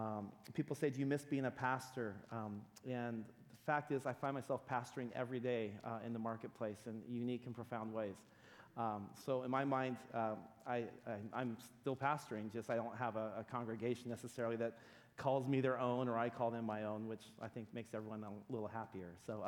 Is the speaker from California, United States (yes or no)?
yes; San Jose, California, United States; also born or lived in Modesto; I grew up, my dad was a pastor. I grew up in First Baptist Church San Jose when it was downtown.